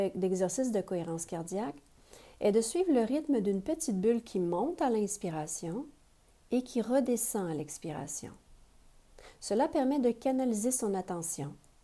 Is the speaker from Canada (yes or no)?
yes; Mont-Laurier, Quebec, Canada; Je suis originaire de Mont-Laurier dans les Hautes-Laurentides